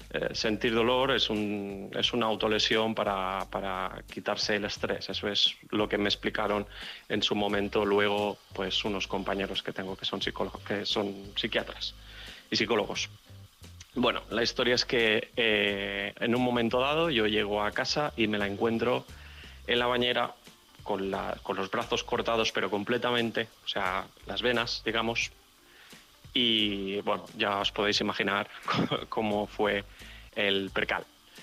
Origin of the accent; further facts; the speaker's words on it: Balearic Islands, Spain; soy de Mallorca. Soy un joven que ahora tiene 37 años